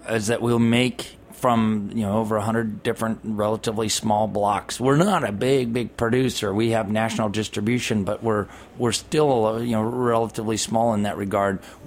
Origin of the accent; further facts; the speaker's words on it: California, United States; I don't say that just because I'm from California.